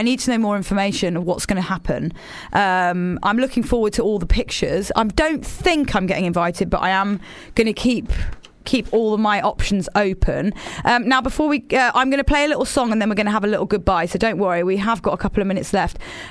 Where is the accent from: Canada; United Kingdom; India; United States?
United Kingdom; Midlands; Not my hometown, I'm actually from the Midlands.